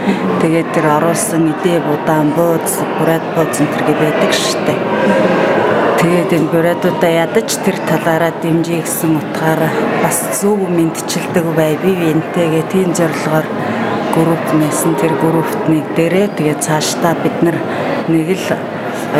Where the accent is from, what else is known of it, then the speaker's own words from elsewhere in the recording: Ulaanbaatar, Mongolia; би жоохон байхдаа миний би нутгаасаа гараад Улаанбаатар хотод одоо өсөөд